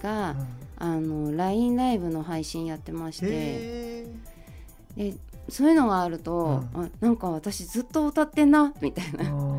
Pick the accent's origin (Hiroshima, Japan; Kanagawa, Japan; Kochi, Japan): Kanagawa, Japan; Yokosuka; 私は、横須賀出身で、横浜で会社員をしながら音楽活動をしております。